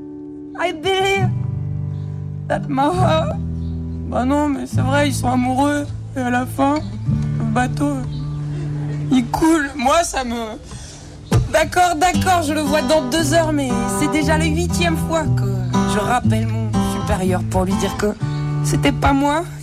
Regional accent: Hauts-de-France, France; now in Paris, France; Moi, j'habite à Paris, puis je viens du Pas-de-Calais.

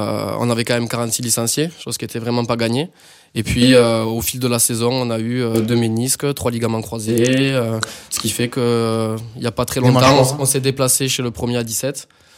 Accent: Grisolles, Occitanie, France; Et puis moi, j'ai grandi à Grisol, donc je me sens responsable de ça aussi

